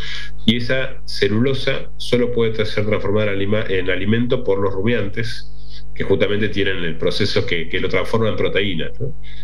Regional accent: General Madariaga, Buenos Aires Province, Argentina; yo soy de General Madariaga, un pueblo netamente ganadero, y yo recuerdo cuando era chico iba mucho al campo con mi padre, que era plomero y arreglaba molinos.

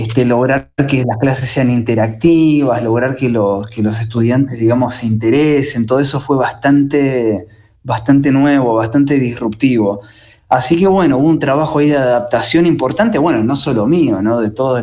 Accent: Buenos Aires, Argentina; me siento en parte del sur, pero soy porteño.

